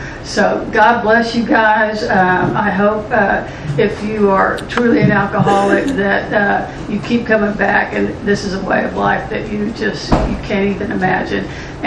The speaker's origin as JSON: {"language": "English", "town": "Corpus Christi", "region": "Texas", "country": "United States", "tie": "born or raised there", "said": "I grew up in Corpus, and there's six of us kids."}